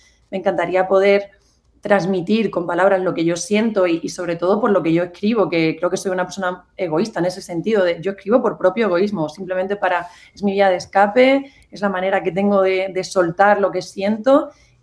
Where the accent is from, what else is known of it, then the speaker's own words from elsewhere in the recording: Extremadura, Spain; final es que da igual de dónde seas, que somos todos extremeños, estamos metidos en el mismo saco.